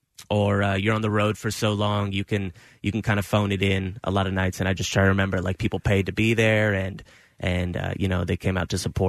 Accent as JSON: {"language": "English", "town": "Los Angeles", "region": "California", "country": "United States", "tie": "born or raised there", "said": "From Los Angeles."}